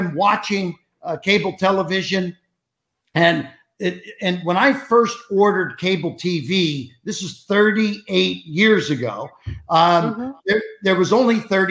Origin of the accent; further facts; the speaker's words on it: Cincinnati, Ohio, United States; You know, I grew up in Cincinnati, Ohio, which is not a big city. It was, you know, sort of a blue collar area. And my father was a bartender. I'm one of six kids.